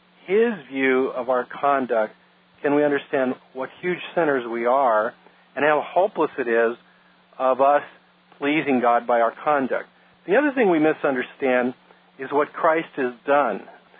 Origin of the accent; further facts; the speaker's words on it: California, United States; When I was growing up, I grew up in California.